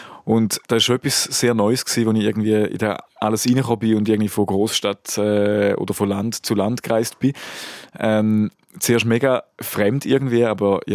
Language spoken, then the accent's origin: German; Hemberg, St. Gallen, Switzerland; Im Hemberg, im wunderschönen Toggenburg.